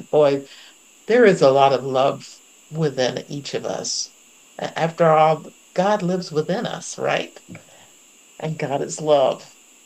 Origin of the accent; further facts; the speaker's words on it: New England, United States; I'm from New England, and I come from a very a family that didn't talk much about our feelings